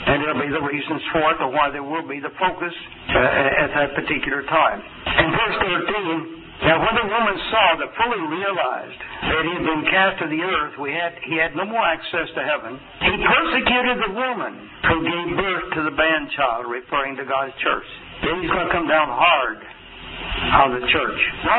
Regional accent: Oklahoma, United States; like I grew up in Oklahoma, on the pastures or wherever

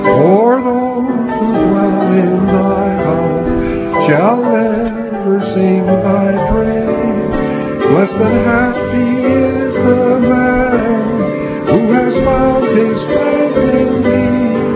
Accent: Stockton, California, United States; I'm from Stockton, California.

